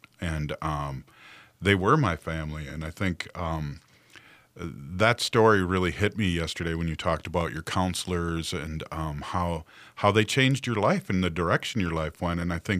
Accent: St. Paul, Minnesota, United States; That's dark money because I'm from St. Paul.

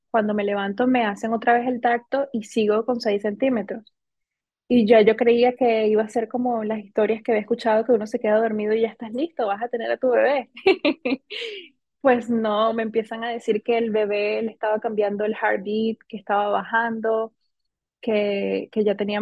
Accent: Venezuela; also born or lived in Miami; now in United States; yo soy de Venezuela y vivo en los Estados Unidos desde hace 9 años. Vivía en Miami primero

